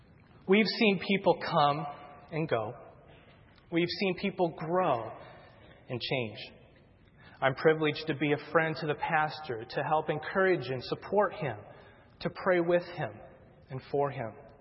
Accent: Iowa, United States; moved away; Now, I'm originally from Iowa, and my wife Heather is from Texas.

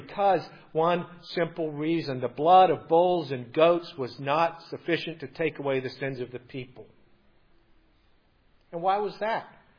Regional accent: Papua New Guinea; I'm a missionary kid. I grew up in New Guinea, which is on what geologists call the Ring of Fire

